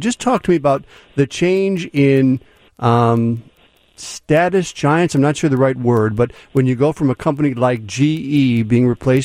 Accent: Deerfield, Illinois, United States; I'm from Deerfield, and of course Walgreens is based in Deerfield

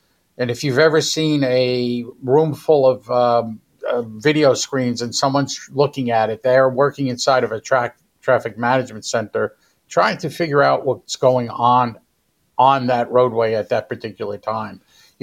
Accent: New York City, New York, United States; Originally from New York City.

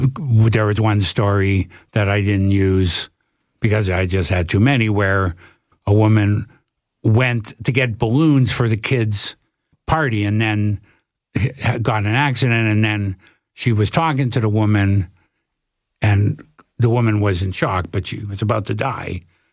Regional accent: Toronto, Ontario, Canada; I'm from Toronto.

